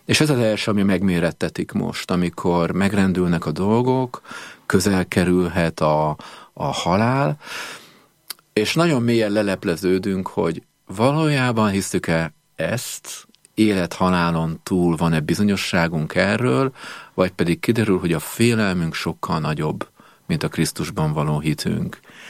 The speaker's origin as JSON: {"language": "Hungarian", "region": "Budapest", "country": "Hungary", "tie": "born or raised there", "said": "Igen, tehát én egy ilyen református családban nőttem fel, a nővéremmel velük, a Budahegyvidéki gyülekezet volt a gyülekezet, ahova tartoztunk."}